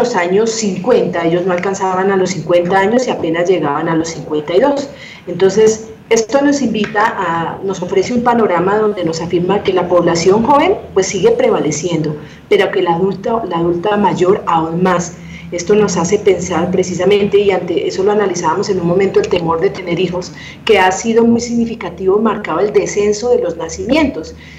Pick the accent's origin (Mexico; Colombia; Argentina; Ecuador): Colombia; El 48%, por ejemplo, de los adultos mayores están en pobreza en un país como nosotros, como el colombiano.